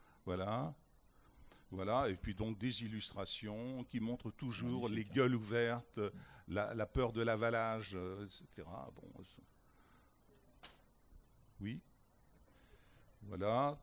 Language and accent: French; Nantes, Pays de la Loire, France; que j'adore en tant que Nantais, évidemment